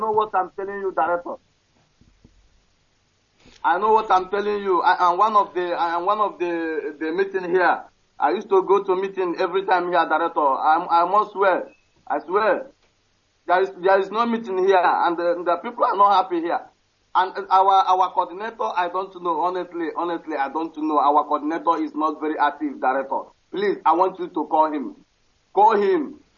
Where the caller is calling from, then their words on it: Dakar, Senegal; I'm calling from Dakar, Senegal.